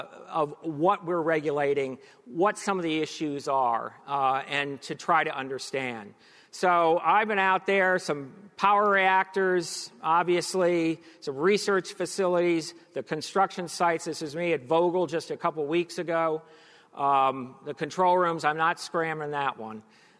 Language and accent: English; New York City, New York, United States; born there; when I was born in New York City in 1953